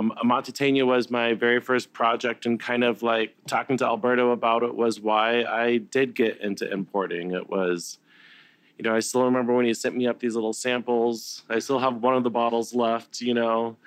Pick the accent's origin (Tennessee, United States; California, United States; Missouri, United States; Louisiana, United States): California, United States; San Diego; Why, you know, I'm from San Diego. It's not easy for me to get to Boston and Brooklyn and Denver.